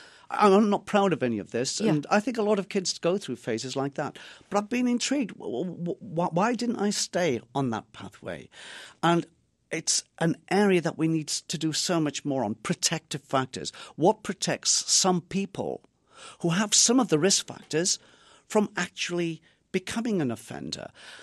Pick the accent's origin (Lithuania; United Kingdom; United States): United Kingdom; England; I'm from England.